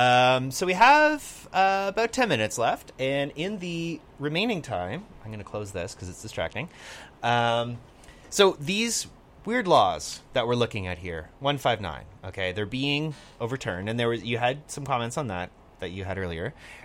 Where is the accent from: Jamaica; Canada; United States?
Canada; Burlington, Ontario; I grew up in Burlington